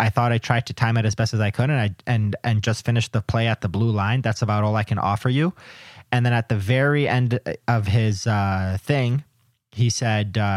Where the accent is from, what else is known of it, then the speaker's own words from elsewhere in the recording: Canada; I am Canadian, so it's fun to make fun of the accent sometimes.